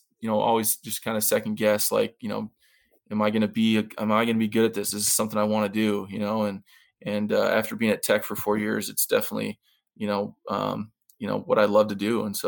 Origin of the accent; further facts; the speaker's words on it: Glendive, Montana, United States; well, I'm from Glendive, Montana. Who am I going to recruit?